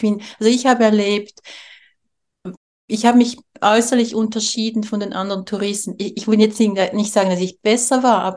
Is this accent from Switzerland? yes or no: yes; Switzerland; mich zu zeigen als Schweizerin, ich komme daher aus diesem Land und ich bin nicht stinkreich, wie alle glauben.